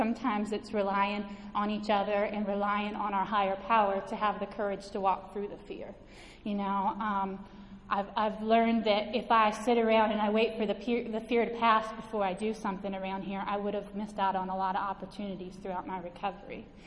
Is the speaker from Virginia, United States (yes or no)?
yes; Winchester, Virginia, United States; I'm from Winchester, Virginia.